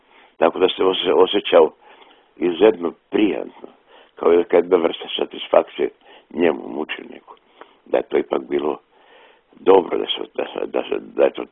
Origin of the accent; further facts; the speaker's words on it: Drvar, Federation of Bosnia and Herzegovina, Bosnia & Herzegovina; Ja sam odrastao u Grahovi u Drvaru gdje je crkva bila zatvorena, zakovana i govorili su više nema Boga.